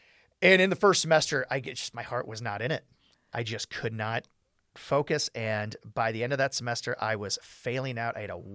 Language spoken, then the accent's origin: English; Toledo, Ohio, United States; I moved back here when I was 6 years old, so just as I was starting first grade. So I was raised right here in Toledo.